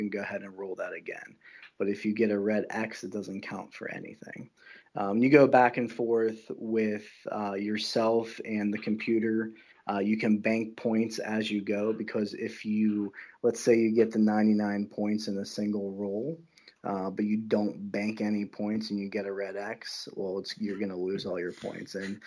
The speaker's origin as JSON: {"language": "English", "town": "Pittsburgh", "region": "Pennsylvania", "country": "United States", "tie": "born or raised there", "said": "So, but I was born and raised here in Pittsburgh, Pennsylvania."}